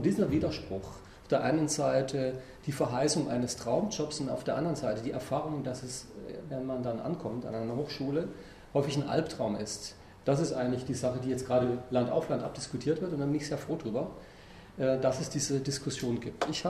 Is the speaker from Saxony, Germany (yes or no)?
no; Baden-Württemberg, Germany; in mein Heimatland, wenn man so will, weil ich habe in Baden-Württemberg in den 80er Jahren unter dem damaligen Präsidenten des VfB Stuttgart, der nebenher Kultusminister war, Zentralabitur gemacht.